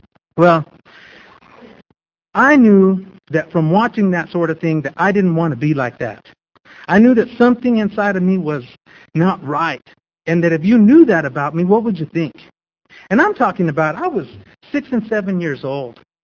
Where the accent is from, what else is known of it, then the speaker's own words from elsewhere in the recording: Las Cruces, New Mexico, United States; I'm from Las Cruces, New Mexico, and born and raised, generations and generations, they tell me.